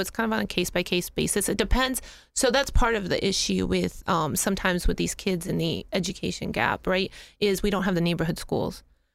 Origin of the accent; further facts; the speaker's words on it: Iowa, United States; And because I grew up in Iowa, that's the way it was there.